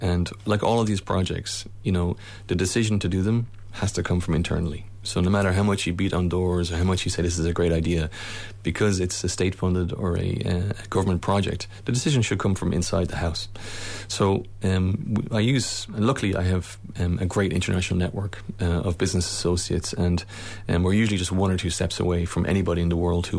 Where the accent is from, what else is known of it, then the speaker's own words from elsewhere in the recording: Ireland; me, as an Irishman going out there, had, you know, all sorts of images in my head about what to expect